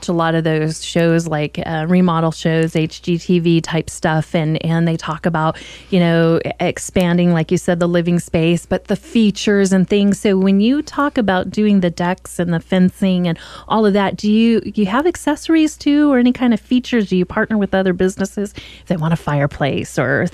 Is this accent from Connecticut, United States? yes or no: no; Oregon, United States; because I was raised here in Oregon. I've lived away all these years and I've come back and we lived out in the country.